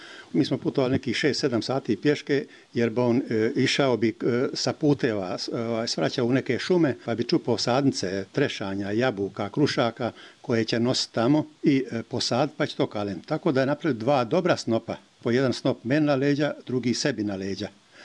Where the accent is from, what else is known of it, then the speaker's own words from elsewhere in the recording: Hrvaćani, Republika Srpska, Bosnia & Herzegovina; born there; now in Prnjavor, Bosnia and Herzegovina; rođen sam u Hrvaćanima, trenutno živim u Prnjavoru.